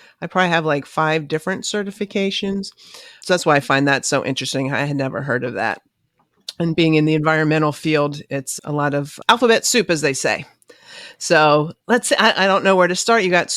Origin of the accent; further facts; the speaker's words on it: United States; That's very interesting, especially to me being an American.